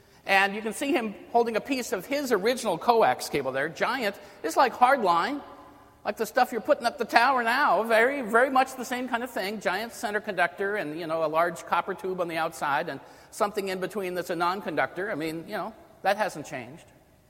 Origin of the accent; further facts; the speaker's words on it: San Francisco, California, United States; because in San Francisco, my hometown, they had the San Francisco Panama Pacific International Exposition